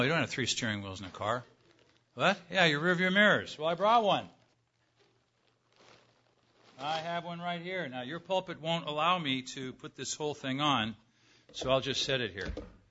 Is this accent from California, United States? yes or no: yes; California, United States; My life in Southern California, I grew up in Southern California. I've lived in many different places, as many of you have.